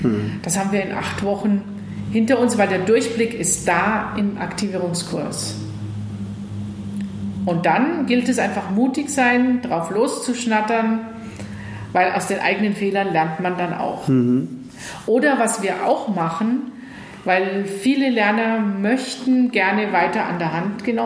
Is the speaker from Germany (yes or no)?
yes; West Germany, Germany; Ich bin im Westen groß geworden.